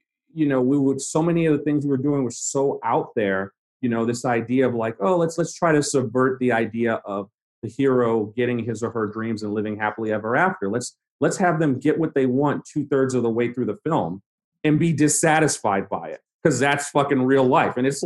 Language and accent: English; Brooklyn, New York, United States; also born or lived in North Carolina; When I was young, growing up in Brooklyn during summers, I would always get sent down to North Carolina for the summer when I was really young.